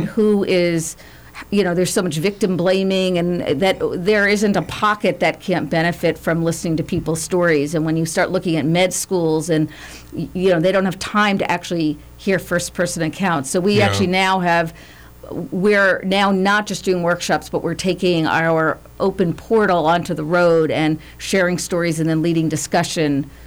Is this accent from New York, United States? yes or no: yes; New York City, New York, United States; I grew up in New York City.